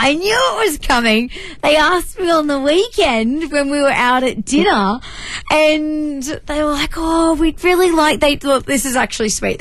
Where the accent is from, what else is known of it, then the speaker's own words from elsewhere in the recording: Queensland, Australia; I'm a Queenslander.